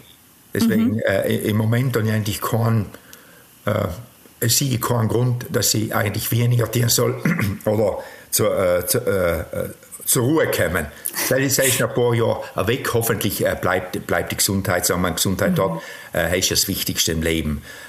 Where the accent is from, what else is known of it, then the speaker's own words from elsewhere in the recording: Trentino-Alto Adige, Italy; ich komme aus Südtirol. Als Südtiroler tue ich gerne Südtirolern helfen, wenn ich es kann.